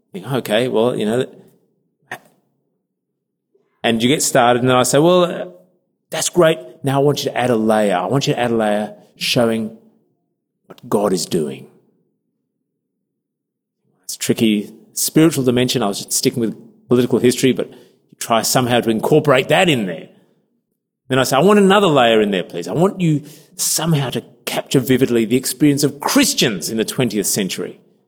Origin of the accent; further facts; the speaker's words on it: Uganda; born there; I was born in Uganda. Ugandans have big families. Most of my relatives are in Uganda.